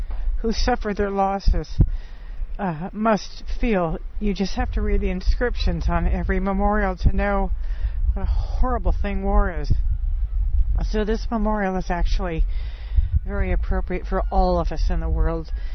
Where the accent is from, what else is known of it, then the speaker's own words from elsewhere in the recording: California, United States; I am actually American from California.